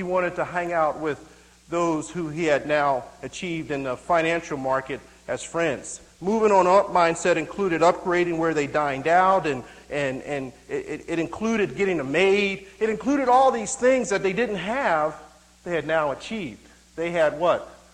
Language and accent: English; Philadelphia, Pennsylvania, United States; And so even as a young teenager growing up in East Oak Lane section of Philadelphia, my desire was to continue to move on up.